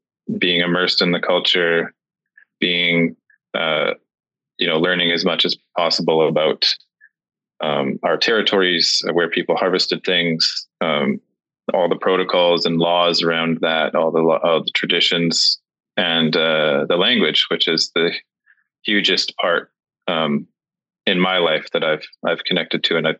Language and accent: English; Prince Rupert, British Columbia, Canada; born there; But on a map, it's Prince Rupert, BC.